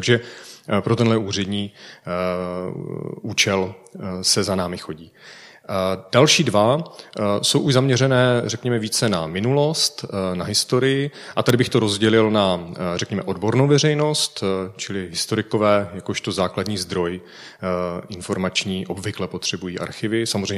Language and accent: Czech; Vsetín, Zlín Region, Czechia; born there; tak jsem zašel do okresního archivu ve Vsetíně, v mém rodišti